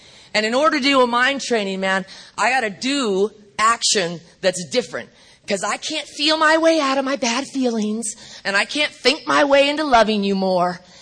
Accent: California, United States; I'm from California, so it's like, I'm fucking sorry.

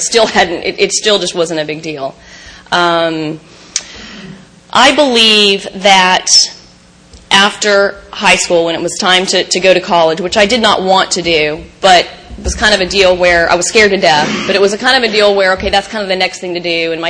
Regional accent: Texas, United States; I am from Texas, so I'm sorry if I talk funny. I'm not sorry.

